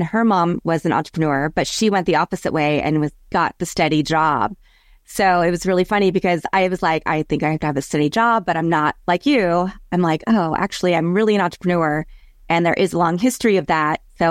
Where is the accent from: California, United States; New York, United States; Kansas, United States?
Kansas, United States; That's hard for me to say because I'm a Jayhawk from Kansas originally, but I'm converting.